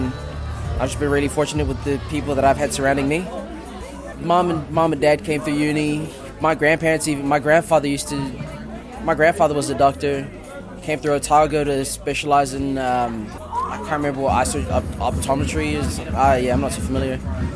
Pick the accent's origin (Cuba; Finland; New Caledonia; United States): New Caledonia; I grew up in New Caledonia, and it's a French colony, so a lot of my schooling was in French